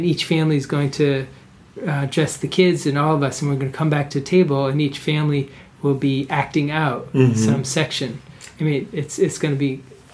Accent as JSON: {"language": "English", "region": "Connecticut", "country": "United States", "tie": "born or raised there", "said": "You know, I grew up in Connecticut, and for us it was a one-time a year thing."}